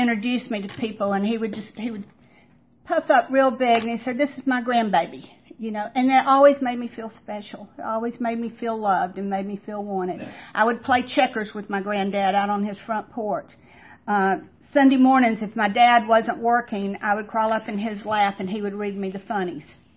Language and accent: English; Atlanta, Georgia, United States; born there; I was born in 1952 in Atlanta, Georgia, to two working parents.